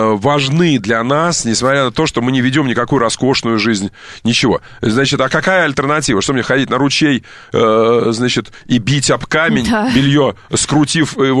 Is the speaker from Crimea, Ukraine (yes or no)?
yes; Kerch, Crimea, Ukraine; born there; вот я крымчанин, я родился в Керчи.